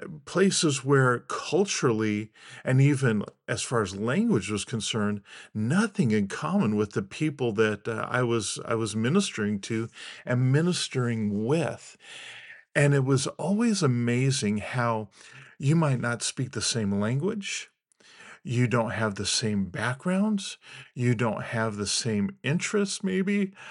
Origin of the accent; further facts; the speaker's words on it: Arizona, United States; I grew up in Arizona, okay?